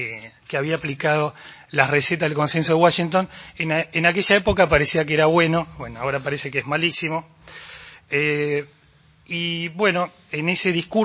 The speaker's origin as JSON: {"language": "Spanish", "country": "Argentina", "said": "lo que pasa en mi país, en la Argentina"}